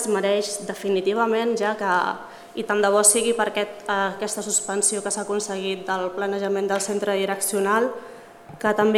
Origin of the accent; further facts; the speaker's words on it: Cerdanyola del Vallès, Catalonia, Spain; sóc veïna de Cerdanyola des de que vaig néixer. Duc unes quantes canes, però sóc bastant jove.